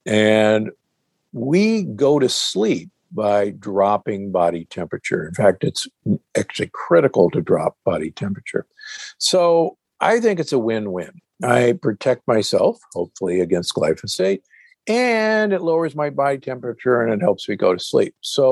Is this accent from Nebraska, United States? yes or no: yes; Omaha, Nebraska, United States; You know, I grew up in Omaha, Nebraska, and knew tons of farmers in my family.